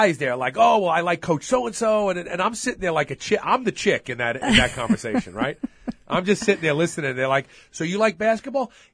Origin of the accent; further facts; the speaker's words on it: Brooklyn, New York, United States; born there; I go, no, I was born in Brooklyn.